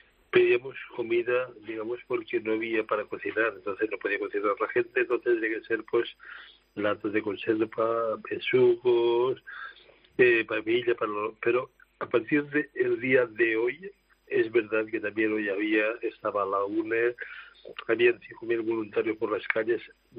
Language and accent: Spanish; Valencian Community, Spain; Primera, de mi pueblo valenciano.